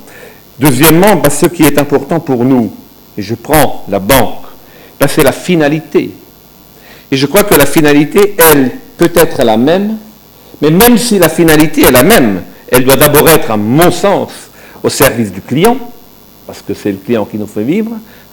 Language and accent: French; Grand Est, France; parce que moi aussi je suis alsacien comme toi.